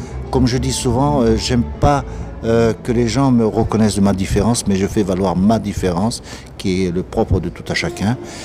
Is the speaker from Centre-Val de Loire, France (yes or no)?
no; Toulon, Provence-Alpes-Côte d'Azur, France; donc en France en l'occurrence, et plus précisément dans le Var, puisque moi je suis de Toulon